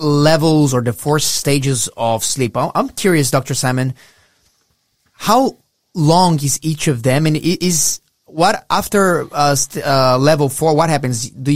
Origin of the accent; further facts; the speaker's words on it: Brazil; now in Australia; I come from a culture, Dr. Simon. My father was, you know, Lebanese. My mother was Brazilian. I grew up in Brazil.